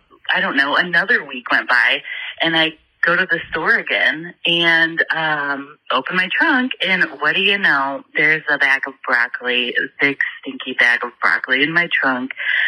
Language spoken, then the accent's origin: English; Indiana, United States; So I'm from Indiana.